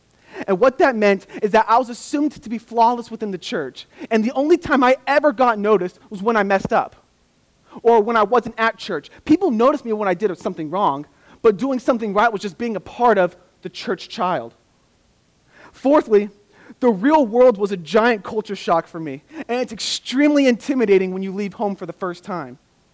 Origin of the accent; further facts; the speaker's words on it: Riverside, California, United States; And I say, no, I'm from Riverside, I'm just pretty local.